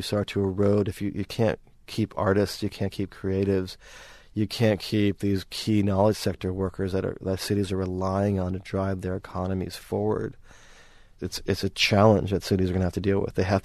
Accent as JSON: {"language": "English", "region": "New York", "country": "United States", "also_born_or_lived": "Seattle", "lives_now": "Sydney, Australia", "said": "Like, I'm from New York. I was in Seattle for 6 years. I feel really good being in Sydney right now"}